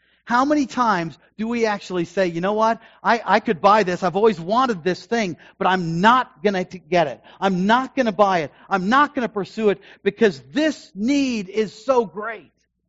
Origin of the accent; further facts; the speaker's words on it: United States; because I'm an American. That's pretty long.